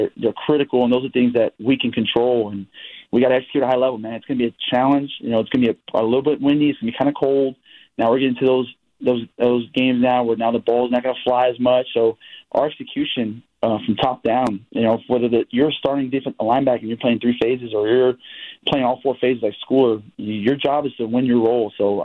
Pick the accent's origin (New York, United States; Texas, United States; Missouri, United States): Texas, United States; also born or lived in California / Arizona; and again, Meg, I'm from Texas. I was in California before this. I was in Arizona.